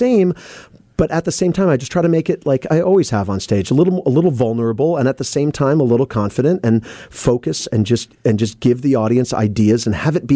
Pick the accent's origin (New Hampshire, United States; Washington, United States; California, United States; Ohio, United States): Washington, United States; Seattle; And from the moment I said … from Seattle, Washington